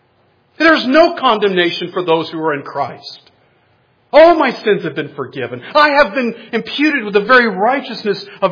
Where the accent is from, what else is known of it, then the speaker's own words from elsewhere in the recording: Florida, United States; I grew up in Florida.